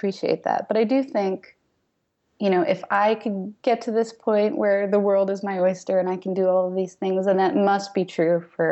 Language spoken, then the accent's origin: English; New Jersey, United States; Because I grew up mostly in New Jersey. My mom was a secretary and is now an EMT. I come from a divorced home